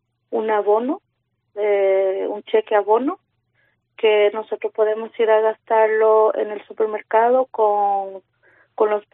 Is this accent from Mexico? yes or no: no; Paraguay; moved away as an adult; Pues mira, yo he llegado con mis hijos hace ya casi 3 años. Yo soy de Paraguay. Mi marido ya estaba aquí.